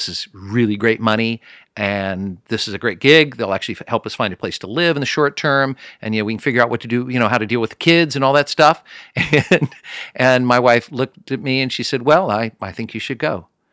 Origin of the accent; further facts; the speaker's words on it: Kansas City, Missouri, United States; I'm from Kansas City.